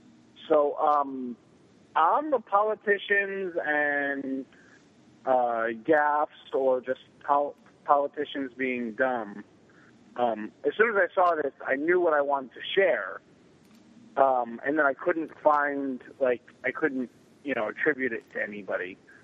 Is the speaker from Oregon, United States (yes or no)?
yes; Portland, Oregon, United States; I grew up in Portland.